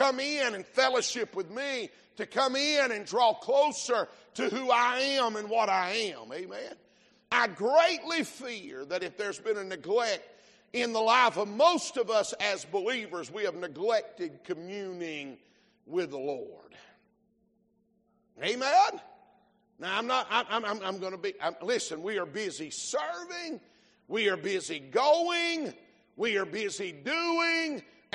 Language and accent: English; the South, United States; See, I come from the South, and way South.